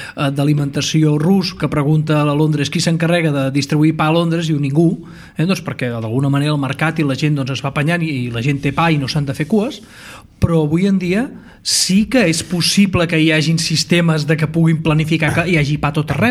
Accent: Balearic Islands, Spain; A veure, jo vinc de Mallorca

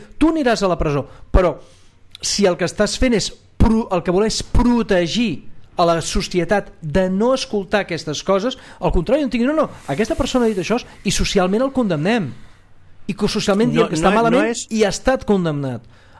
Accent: Catalonia, Spain; Qui ha patit censura som els catalans.

